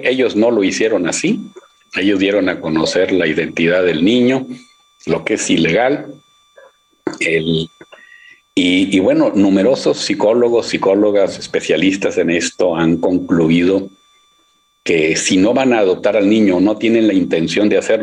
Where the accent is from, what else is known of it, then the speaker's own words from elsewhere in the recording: Monterrey, Nuevo León, Mexico; No, bueno, es que yo soy de Monterrey, tú lo sabes